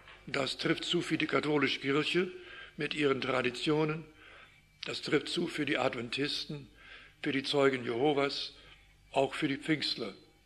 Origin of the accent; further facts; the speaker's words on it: Canada; moved away; in unserer Gegend, in Kanada, wo ich aufgewachsen bin.